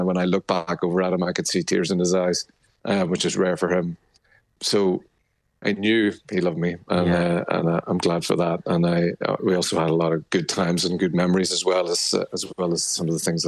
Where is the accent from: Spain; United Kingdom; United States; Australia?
United Kingdom; Bangor, Northern Ireland; we do a show in my hometown of Bangor in Ward Park. The third one of those was my dad's last ever